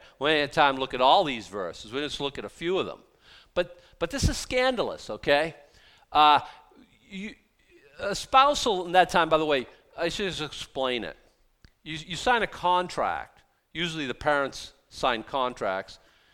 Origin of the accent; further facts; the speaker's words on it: Boston, Massachusetts, United States; if I went down to Boston, I'm from Boston, all you people, now everyone's upset with me